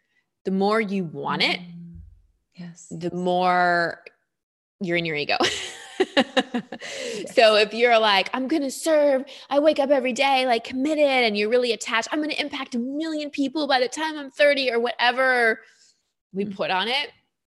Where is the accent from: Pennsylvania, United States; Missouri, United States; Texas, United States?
Texas, United States; I live in Texas. I grew up in Texas.